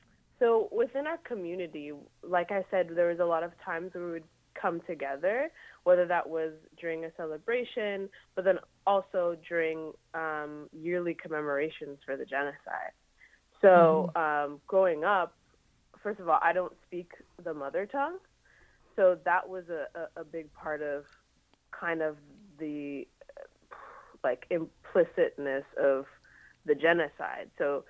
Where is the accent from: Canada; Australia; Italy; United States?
Canada; Ottawa, Ontario; I was born in Ottawa and kind of moved around Ontario and Quebec, but really Ottawa was like the main hub.